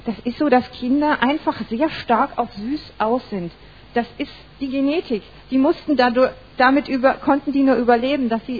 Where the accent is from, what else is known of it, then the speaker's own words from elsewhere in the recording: East Germany, Germany; Ich komme ja nur aus dem Osten von Deutschland